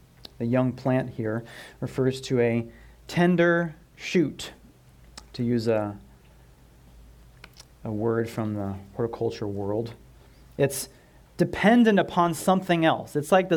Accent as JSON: {"language": "English", "region": "Iowa", "country": "United States", "tie": "born or raised there", "said": "I grew up in Iowa"}